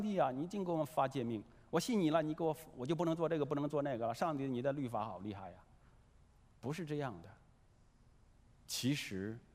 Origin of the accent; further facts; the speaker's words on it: China; 我们中国人喜欢不要那么直率